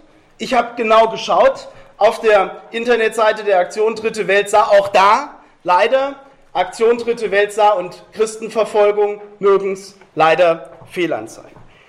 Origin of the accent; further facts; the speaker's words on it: France; Als Franzose, der ich bin, das kommt ja noch erschwerend hinzu, habe ich in Frankreich immer dann, wenn ich durfte